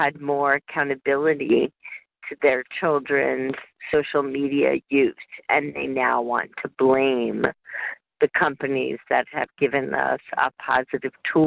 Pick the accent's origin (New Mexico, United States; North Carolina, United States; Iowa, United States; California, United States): California, United States; Covina; I'm from Covina, California.